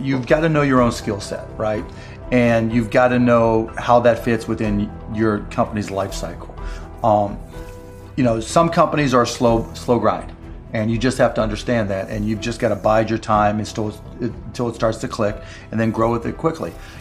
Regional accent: Pittsburgh, Pennsylvania, United States; I mean, I grew up in Pittsburgh.

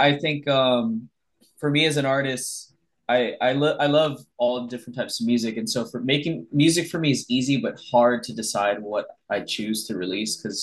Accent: Hawaii, United States; I feel like growing up in Hawaii, especially, you know, this is like pre-TikTok and everything else and the internet.

